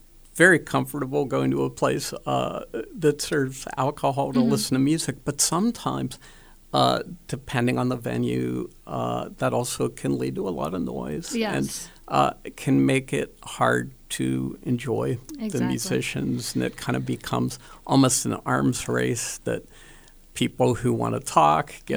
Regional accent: Pittsburgh, Pennsylvania, United States; And my gosh, when I was growing up in Pittsburgh, none of the stores were open on Sundays.

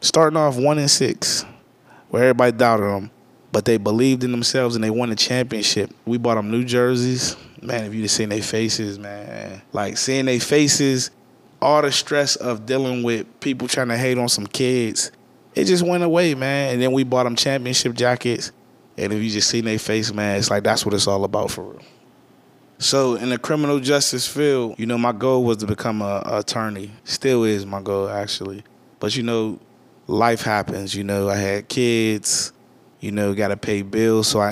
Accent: Homewood, Pennsylvania, United States; also born or lived in Wilkinsburg; I grew up in Homewood on Idlewild Street. We moved around a lot. We went on Idlewild, then we moved to Homewood Ave, then we moved to Shetland and Lincoln, then we moved to Wilkesburg. But our roots are planted in Homewood.

